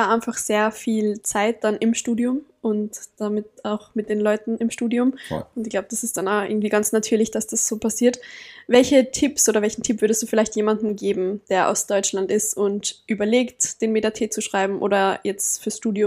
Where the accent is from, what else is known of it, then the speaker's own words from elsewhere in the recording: Tyrol, Austria; now in Vienna, Austria; Ich bin ja, wie man wahrscheinlich hört, auch nicht aus Wien, sondern aus Tirol. Und ich bin zwar aus Österreich und innerhalb von Österreich umgezogen